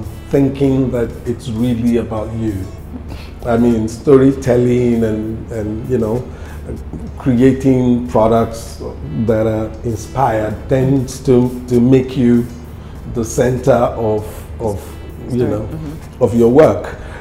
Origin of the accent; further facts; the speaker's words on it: Lagos, Nigeria; I mean, I grew up in Lagos where we only played football or went to cinemas.